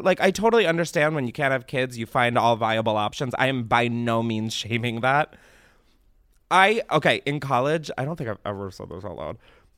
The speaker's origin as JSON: {"language": "English", "region": "Delaware", "country": "United States", "tie": "born or raised there", "said": "I honestly think maybe it was from growing up in Delaware and then being like, I can never do that."}